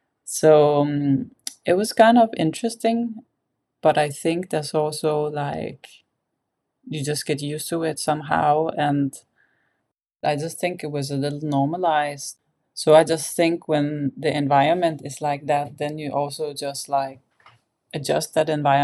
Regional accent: Denmark; My background is Palestinian, but I was born and raised in Denmark. And the first 10 years of my life, it was very Arabic, traditional way I was raised. And after I was 10 years old, it was more like modern, not so much religion

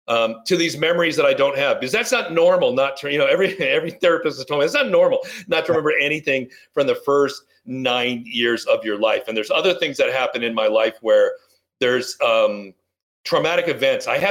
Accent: Downey, California, United States; no, Southern California, here in Southern California, this little city called Downey.

